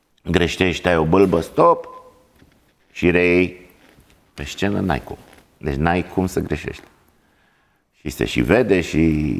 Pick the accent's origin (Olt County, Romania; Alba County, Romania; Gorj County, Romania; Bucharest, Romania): Olt County, Romania; Caracal; eu sunt din Caracal